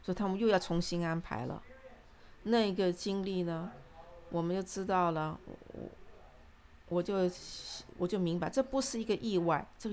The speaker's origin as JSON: {"language": "Chinese", "region": "New York", "country": "United States", "said": "我是从纽约来的"}